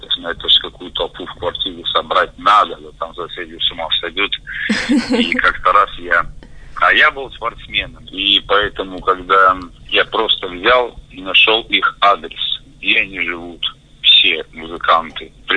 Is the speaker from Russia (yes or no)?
no; Kazakhstan; я тогда еще жил в Казахстане, родом я с Казахстана